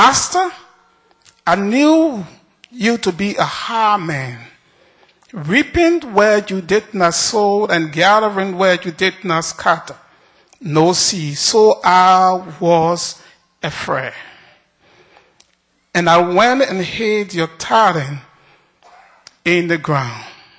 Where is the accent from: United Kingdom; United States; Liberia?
Liberia; We are aware of the Ebola situation in my home country, Liberia